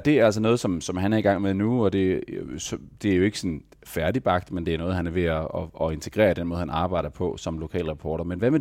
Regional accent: Central Denmark Region, Denmark; Nu kommer jeg fra Djursland

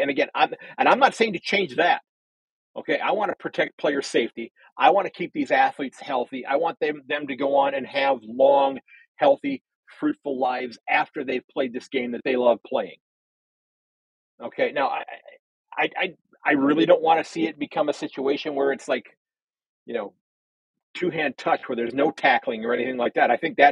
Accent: United States; And again, I'm just an American on the other side of the planet who's never actually seen a game in person

